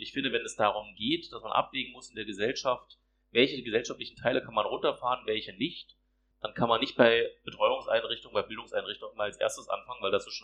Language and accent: German; Strausberg, Brandenburg, Germany; also born or lived in Wriezen; Ich bin auch im Oderbruch geboren, weil es in Strausberg kein Krankenhaus gab zu dem Zeitpunkt. Das ist auch der einzige Grund gewesen, warum ich da in Wriezen geboren bin.